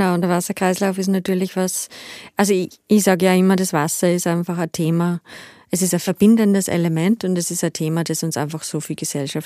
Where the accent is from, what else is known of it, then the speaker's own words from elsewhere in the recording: Linz, Upper Austria, Austria; now in Graz, Austria; ich bin ja ursprünglich aus Linz